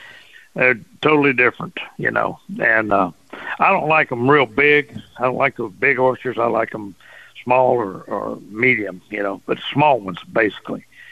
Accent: Port Arthur, Texas, United States; Oh, man. Man, I grew up in Port Arthur, you know. Was Cajun. Everything was Cajun, you know. Mm-hmm. My mother was a good Cajun cook.

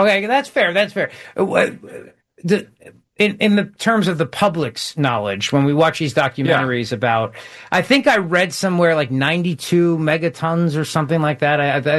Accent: United States; And as an American who might live near that city, I would be happy if that were to occur.

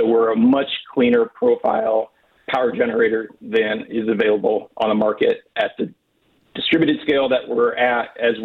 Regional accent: Pennsylvania, United States; I grew up in Indiana County, so I can vouch for, some of the plants in that area.

